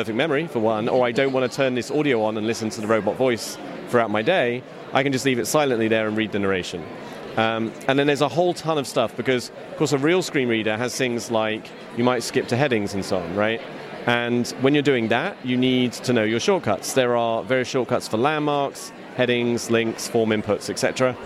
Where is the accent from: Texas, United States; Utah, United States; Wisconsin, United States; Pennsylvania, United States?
Texas, United States; I am indeed a Texan, and I won't deny it. And I prefer Texas to England.